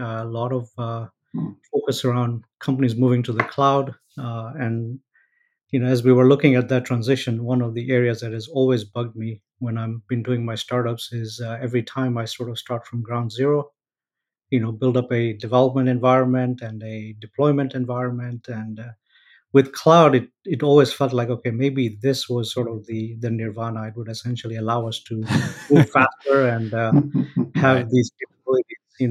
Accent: Kenya; I am actually born, raised in Kenya. So if you're aware, that's a country in East Africa. I am of Indian descent, but I was born in Kenya. So was my dad. And my grandfather immigrated to Kenya at the early age of 12. So so effectively Kenyan.

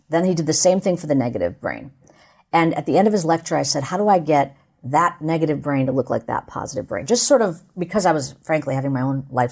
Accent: India; And, you know, I'm an Indian woman, so like meditation is not something really new to me.

